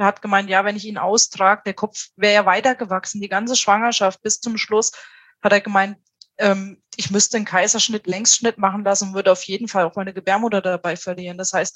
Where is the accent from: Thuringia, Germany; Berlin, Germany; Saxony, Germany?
Thuringia, Germany; wir sind beide aus Thüringen